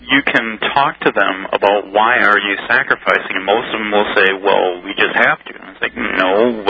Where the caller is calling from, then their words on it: Wisconsin, United States; Wisconsin.